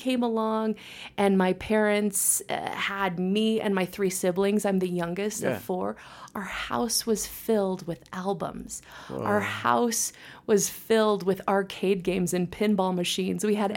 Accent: North Platte, Nebraska, United States; born there; I was born in North Platte, Nebraska.

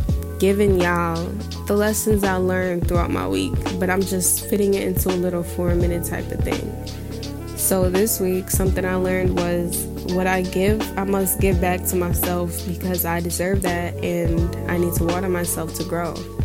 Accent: New York, United States; I'm a 17-year-old. I grew up in New York, and I'm a Leo.

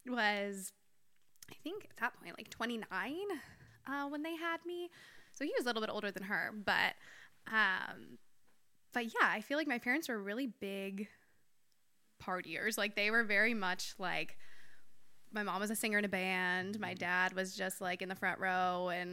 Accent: Buffalo, New York, United States; I am from Buffalo. Yes. I mean, I grew up here.

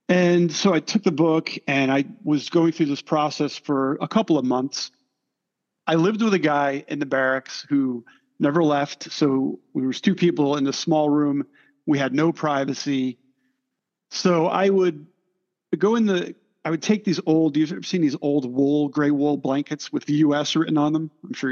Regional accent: New York, United States; I grew up in New York, a very strict Catholic upbringing.

